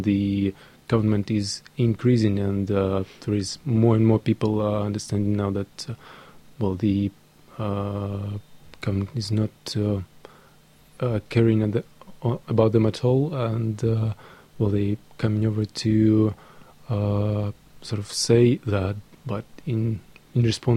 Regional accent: Minsk, Belarus; from Minsk.

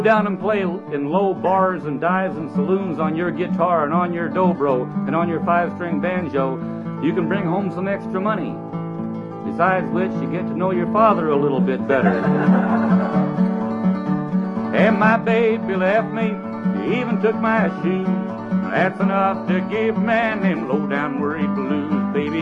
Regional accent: Utah, United States; And I come from Utah. You ever been to Utah?

